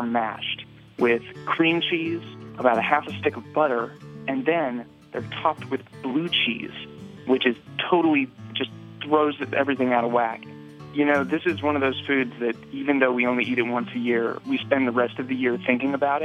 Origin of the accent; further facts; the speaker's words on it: Los Angeles, California, United States; from Los Angeles, and I know it's Thanksgiving in my house when my mom is making her famous sweet potatoes.